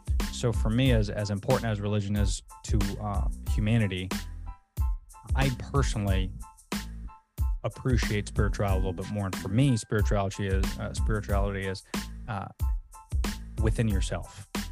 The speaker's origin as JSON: {"language": "English", "town": "Orlando", "region": "Florida", "country": "United States", "tie": "born or raised there", "said": "because I was raised in Orlando, but it was if anybody knows Orlando, it was a park called Lee Road was where I was raised."}